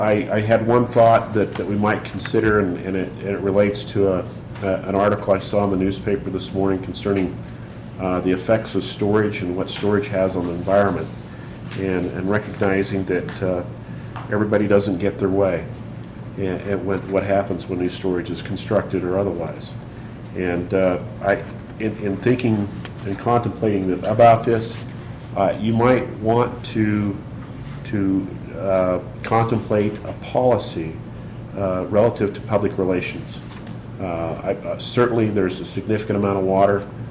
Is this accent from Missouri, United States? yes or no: no; Idaho Falls, Idaho, United States; I'm from Idaho Falls, Idaho.